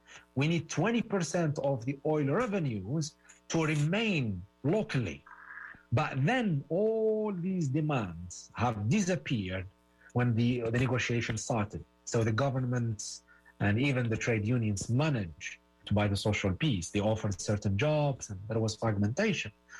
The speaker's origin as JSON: {"language": "English", "country": "Tunisia", "said": "especially about my home country, Tunisia"}